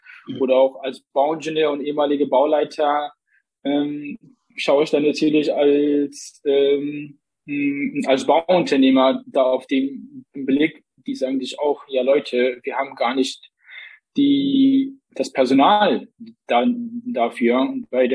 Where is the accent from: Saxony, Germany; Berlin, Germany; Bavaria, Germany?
Saxony, Germany; Plauen; now in Dresden, Germany; Ich komme aber aus Plauen, also einem Kleinstadt in Sachsen, wo ich natürlich auch den ländlichen Raum da kenne.